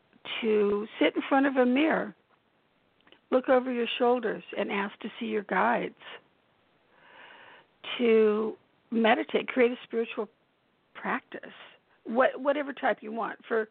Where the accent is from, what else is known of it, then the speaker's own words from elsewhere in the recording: United States; especially as an American.